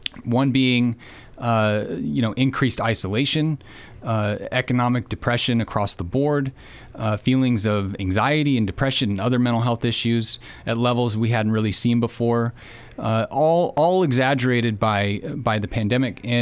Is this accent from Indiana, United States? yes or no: no; Roseburg, Oregon, United States; And I'm from Roseburg, so I made my way back here after a little while